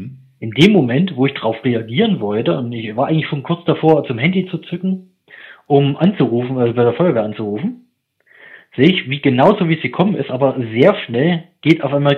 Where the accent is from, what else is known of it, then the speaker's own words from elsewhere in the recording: East Germany, Germany; Also ich komme ursprünglich aus dem Osten.